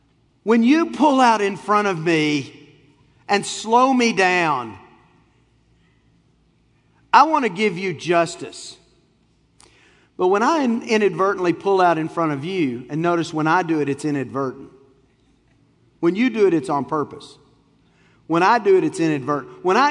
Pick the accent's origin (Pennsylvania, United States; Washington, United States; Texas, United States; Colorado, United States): Texas, United States; I'm from Texas, okay? The rule in Texas is keep it moving.